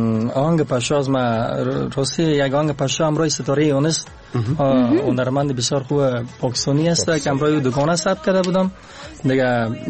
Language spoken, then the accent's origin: Persian; Kabul, Afghanistan; born there; تولد خودم زاده کابل هستیم قبلگاه سبه همچنان دیگه اصلا ما از ولایت لوگر هستیم.